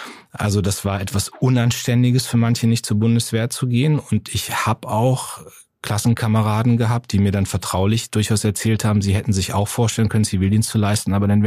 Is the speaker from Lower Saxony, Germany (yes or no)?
yes; Munster, Lower Saxony, Germany; also born or lived in Soltau; ich bin in Munster geboren, also ich bin in Soltau geboren, im Krankenhaus, aber in Munster aufgewachsen, habe da mein Abitur gemacht, lebe da auch immer noch, bin da jede freie Minute.